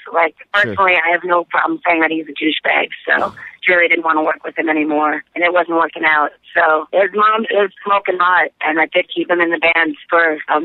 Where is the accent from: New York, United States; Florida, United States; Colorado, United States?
New York, United States; Long Island; I was originally from Long Island, which I don't admit very often, but it was nice to return there under better circumstances